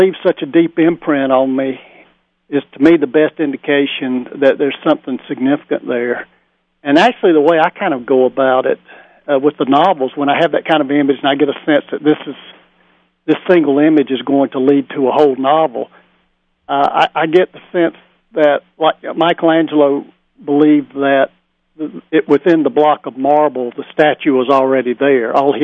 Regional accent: North Carolina, United States; But I think what I found growing up in the North Carolina mountains was that the language can be very beautiful and lyrical at times.

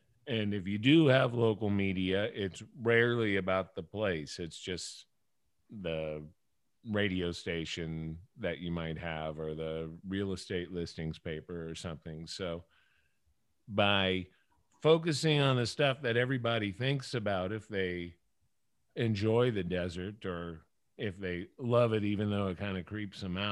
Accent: New Orleans, Louisiana, United States; also born or lived in Arizona; I'm born and raised in New Orleans, and I lived there until about middle school.

